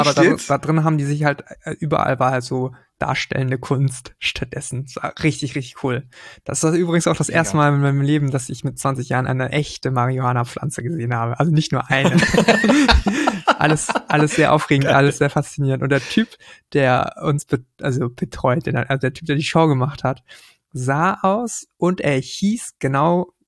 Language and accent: German; Bavaria, Germany; ich bin im Allgäu aufgewachsen.